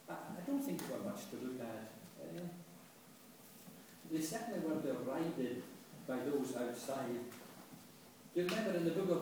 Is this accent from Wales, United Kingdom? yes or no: no; Port Glasgow, Scotland, United Kingdom; See, I was brought up in Fort Glasgow